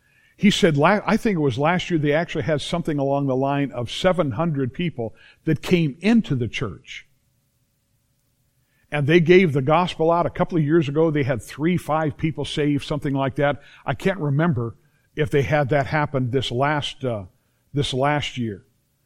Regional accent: United States; I don't know about you, but I feel very blessed and privileged that I am an American in the 21st century.

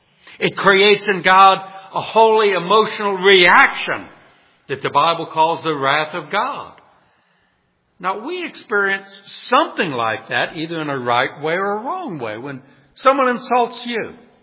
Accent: New Orleans, Louisiana, United States; I grew up in New Orleans, which had a strong French ancestry, so there was dueling there.

